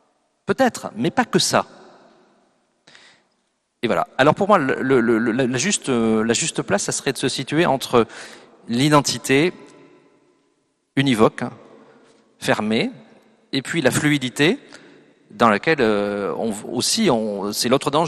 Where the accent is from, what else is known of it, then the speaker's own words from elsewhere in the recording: Toulouse, Occitanie, France; que je suis très content de venir à Toulouse, parce que je suis toulousain. C'est mon identité.